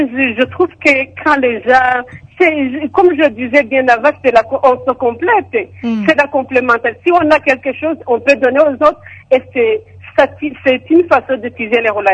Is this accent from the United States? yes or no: no; Rwanda; je suis du Rwanda, j'habite à Kanombe.